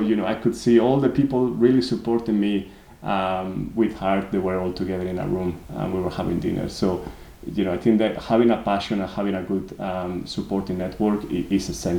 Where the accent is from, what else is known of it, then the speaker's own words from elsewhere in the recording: Salamanca, Castile and León, Spain; English is a second language; now in Leeds, United Kingdom; So my hometown is Salamanca, Spain. Someone may claim that it's the most beautiful city in the world.